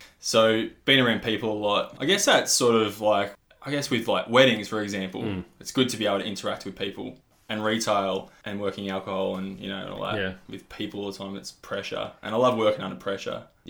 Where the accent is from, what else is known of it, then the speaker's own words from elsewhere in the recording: Warrnambool, Victoria, Australia; it's called Cannon Hill in Warrnambool, in my hometown.